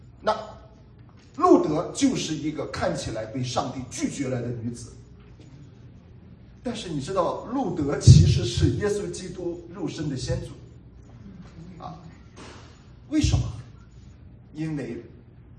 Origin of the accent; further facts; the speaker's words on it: Shandong, China; 这个对我们山东人来讲呢，这个女生通常在1.7米以上，男人通常在1.8米以上